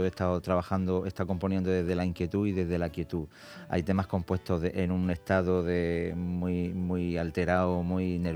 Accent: Alhama de Murcia, Region of Murcia, Spain; porque yo soy de Alhama

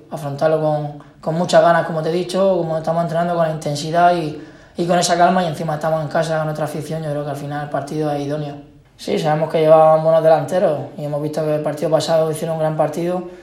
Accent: Region of Murcia, Spain; y más siendo murciano, siendo de aquí de la casa

